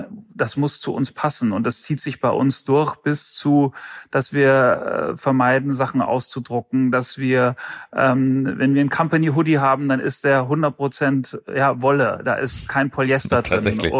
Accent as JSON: {"language": "German", "town": "Munich", "region": "Bavaria", "country": "Germany", "said": "Ich bin ja Münchner und es zieht mich eigentlich einmal im Monat immer in die Heimat."}